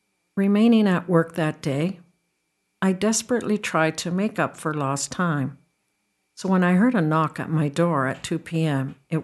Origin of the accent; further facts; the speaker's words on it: Italy; As I returned to my hometown in Italy, I felt a strange but intimate, joyful feeling in my heart.